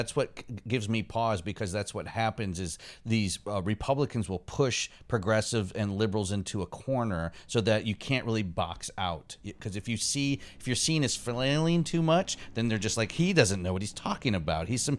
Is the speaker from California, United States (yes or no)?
no; Michigan, United States; I grew up in Michigan where there's lots of libertarians.